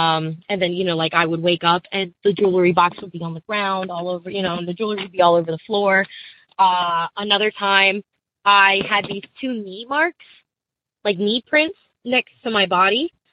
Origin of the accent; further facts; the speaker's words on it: East Coast, United States; I am 25 and from the East Coast of America.